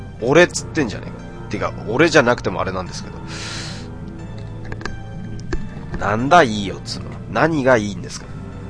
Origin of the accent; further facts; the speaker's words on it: Kanagawa, Japan; まあ俺神奈川出身なんですけど、神奈川出身っていうか今も神奈川なんですけど